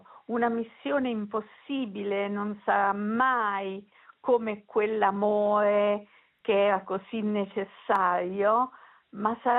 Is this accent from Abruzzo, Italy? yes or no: yes; Abruzzo, Italy; Ecco, io non farò mai cartoline dall'Abruzzo